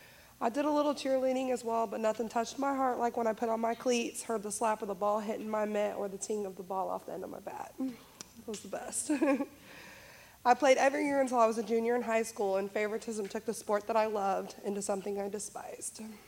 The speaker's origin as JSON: {"language": "English", "town": "Greenwood", "region": "Indiana", "country": "United States", "said": "I am from Greenwood, Indiana. I am 28 years old."}